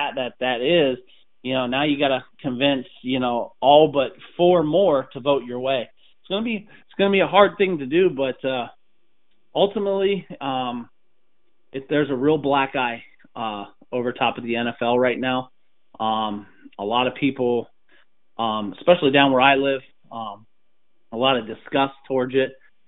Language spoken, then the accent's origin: English; Ohio, United States; I'm a Cavaliers fan growing up in Ohio